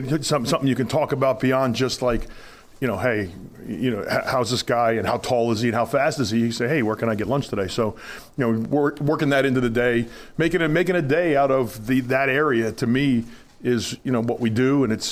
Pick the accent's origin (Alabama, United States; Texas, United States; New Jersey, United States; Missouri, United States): New Jersey, United States; you guys understand my background. I'm from New Jersey, right?